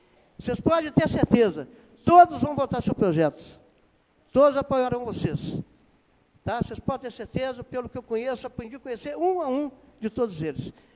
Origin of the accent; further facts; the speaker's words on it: Itabirito, Minas Gerais, Brazil; Como cidadão, como vereador, como nascido e criado em Itabirito.